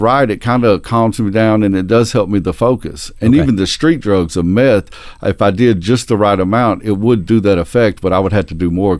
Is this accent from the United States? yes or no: yes; Texarkana, United States; born there; Well, I was born in Texarkana in about 1977